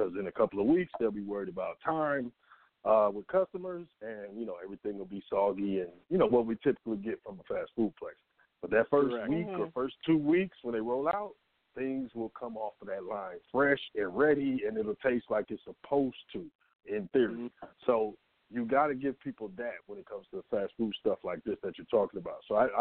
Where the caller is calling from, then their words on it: Atlanta, Georgia, United States; I'm in Atlanta.